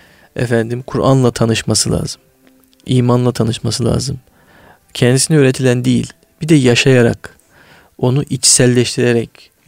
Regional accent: Ordu, Turkey; Memlekete gittik. İşte havalimanıyla bizim memleket arasında 200 kilometre bir mesafe var. Yani ben Orduluyum, Samsun'a indik.

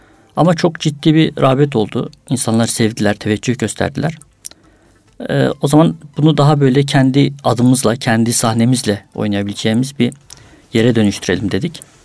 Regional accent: Van, Turkey; Vanlıyım.

